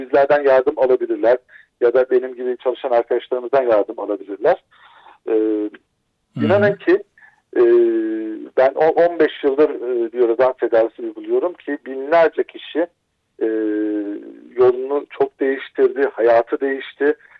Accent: Alaşehir, Manisa, Turkey; Ben Alaşehir'liyim.

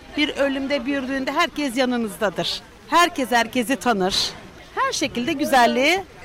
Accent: Alaçatı, İzmir, Turkey; Alaçatılıyız.

